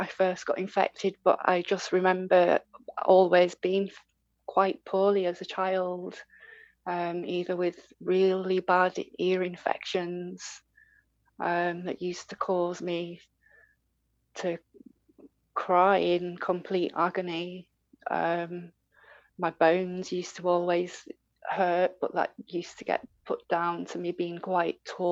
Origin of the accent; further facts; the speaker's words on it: North West England, United Kingdom; So I'm over the pond in England in the English Lake District.